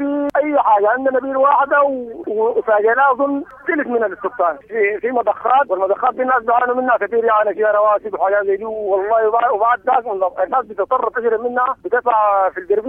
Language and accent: Arabic; Sudan; قريتنا دي اكبر قرية في ولاية سنار.